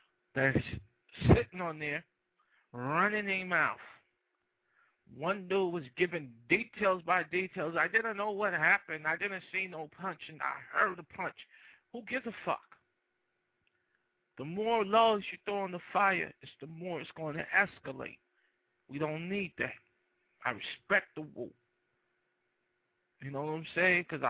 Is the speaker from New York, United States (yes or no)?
no; California, United States; Then in California, yay. My hometown, Inland Empire, salute.